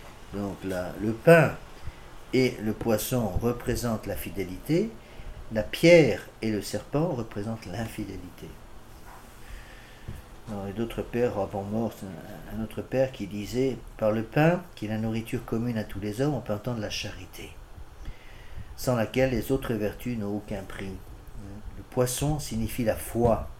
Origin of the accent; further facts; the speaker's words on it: Morocco; moved away; Je me rappelle quand j'étais gamin au Maroc